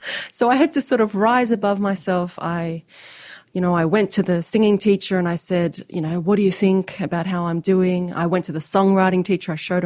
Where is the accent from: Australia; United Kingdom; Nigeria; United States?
Australia; I'm Australian, first and foremost.